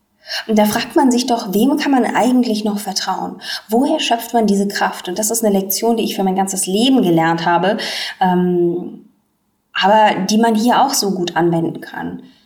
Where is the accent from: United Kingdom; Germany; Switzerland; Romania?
Germany; Baden-Württemberg; ich bin einfach im Westen aufgewachsen. Ich hatte nie wirklich Berührung mit dem Osten und mit Leuten aus Ostdeutschland. Ich komme aus einem kleinen, behüteten Dorf in der Nähe von Baden-Baden.